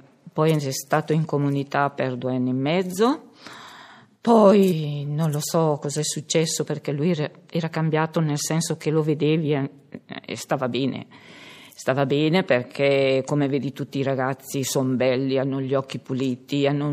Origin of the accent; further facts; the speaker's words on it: Brescia, Lombardy, Italy; perché noi siamo di Brescia